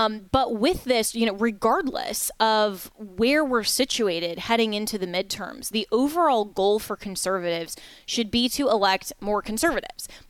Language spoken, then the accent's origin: English; Florida, United States; here in my home state of Florida